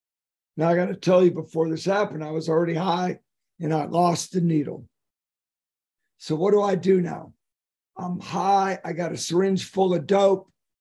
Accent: Phoenix, Arizona, United States; Now, I said … I'm from Phoenix, Arizona.

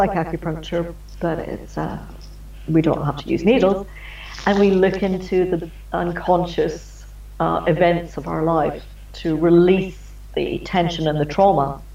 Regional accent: Scotland, United Kingdom; But I'm from Scotland

